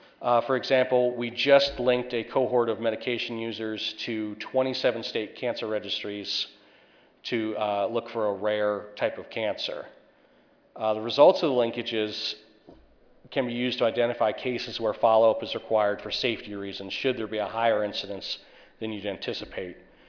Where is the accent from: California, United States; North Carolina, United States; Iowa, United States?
North Carolina, United States; and in my home state of North Carolina, Camp Lejeune, suspected carcinogenic water.